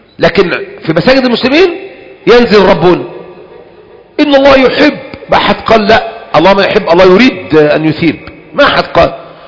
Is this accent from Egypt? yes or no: yes; Egypt; كلنا يا اخواني خذوا خبرتنا كمصريين، اهو دعاء مصري